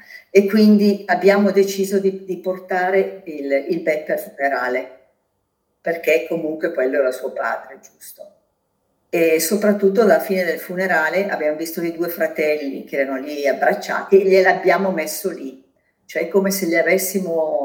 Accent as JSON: {"language": "Italian", "town": "Lecco", "region": "Lombardy", "country": "Italy", "said": "visto che hanno, che hai nominato Lecco, noi siamo di Lecco."}